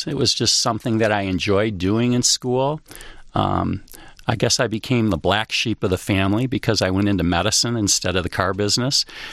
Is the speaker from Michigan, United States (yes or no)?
yes; Rochester, Michigan, United States; And when I was young, 9 years old, we moved to Rochester. And so Rochester is really my hometown. Went to Rochester Adams High School, just a year behind